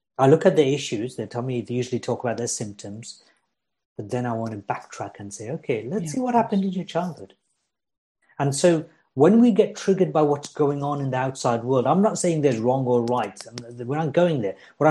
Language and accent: English; Sunderland, North East England, United Kingdom; I grew up in Sunderland from the age of 12 to 18.